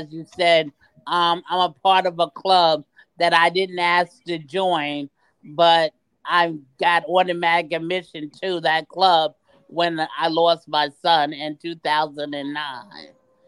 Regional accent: Long Island, New York, United States; I'm from Long Island, New York. I live in Copaig.

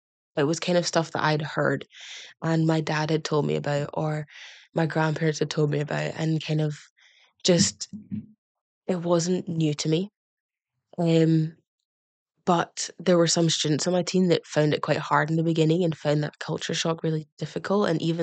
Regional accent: Scotland, United Kingdom; because growing up in Scotland, I could feel a bit out of touch with like my Nigerian culture.

